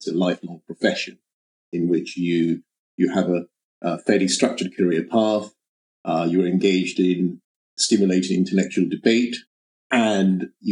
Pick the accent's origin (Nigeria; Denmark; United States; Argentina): Nigeria; Ibadan, Oyo; I ended up working in a branch of a bank in my hometown of Ibadan in Nigeria.